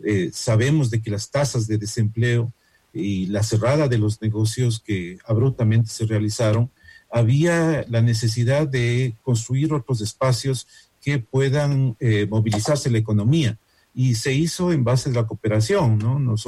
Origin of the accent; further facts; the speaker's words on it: Ecuador; Tenemos que juntarnos como ecuatorianos.